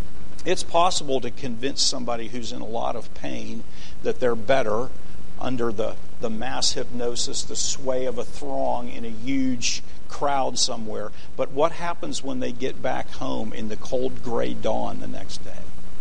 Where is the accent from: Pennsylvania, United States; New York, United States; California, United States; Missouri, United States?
Pennsylvania, United States; Pittsburgh; And I knew the name because I grew up in the Pittsburgh area, and oftentimes she had healing crusades in Pittsburgh.